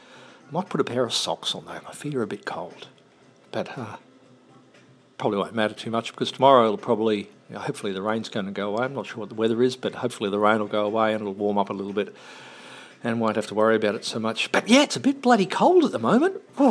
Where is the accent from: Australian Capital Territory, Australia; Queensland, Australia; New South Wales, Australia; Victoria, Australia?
Queensland, Australia; Toowoomba; I remember when I was growing up in Toowoomba, which does get bloody cold